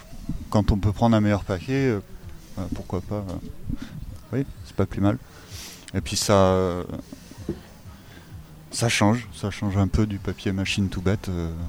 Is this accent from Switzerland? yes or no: no; Nantes, Pays de la Loire, France; Moi, je suis de plus loin. De très loin. Moi, je viens de Nantes, mais bon, j'ai passé pas mal de temps dans le 04.